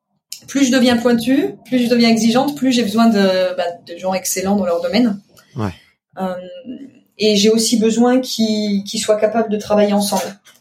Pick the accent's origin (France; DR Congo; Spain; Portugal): France; eastern France; j'ai fait mes études à Paris, je viens de l'est de la France